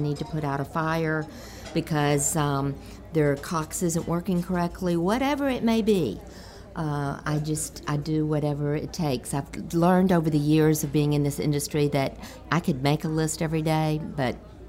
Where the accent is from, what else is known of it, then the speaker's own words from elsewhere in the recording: Memphis, Tennessee, United States; now in Baton Rouge, United States; Well, to play on that, I am originally from Memphis, and my mother moved to the Blake at the Grove from Memphis in August.